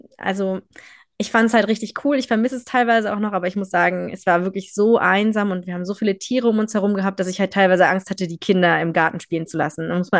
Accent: Berlin, Germany; Aber ich komme halt aus Berlin, für mich sind es Berge.

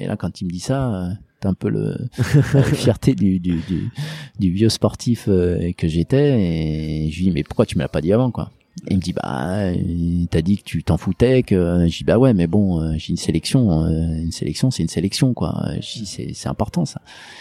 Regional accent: Lyon, Auvergne-Rhône-Alpes, France; Moi, je suis lyonnais, donc c'est une course. Donc c'est mythique, je pense, en France, mais encore plus à Lyon.

